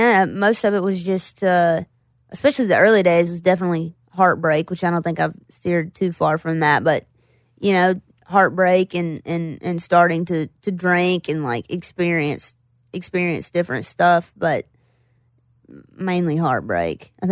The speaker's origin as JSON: {"language": "English", "town": "Floyd", "region": "Virginia", "country": "United States", "tie": "born or raised there", "said": "I grew up in Floyd, and then I moved to Roanoke, which is where I went to college. And then, you know, I moved out towards the Tri-Cities area."}